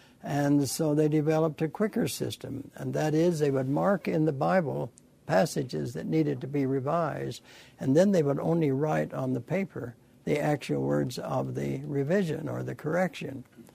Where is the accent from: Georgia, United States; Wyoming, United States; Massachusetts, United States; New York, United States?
Wyoming, United States; Evanston; I was growing up in Evanston, Wyoming, and I was just graduated from high school, scheduled to come to BYU soon